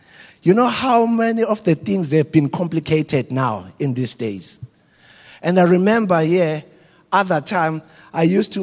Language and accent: English; Embo, KwaZulu-Natal, South Africa; That I come from Embo. I went to Kabazela High School. Kabazela High School, they used to teach us English in Zulu.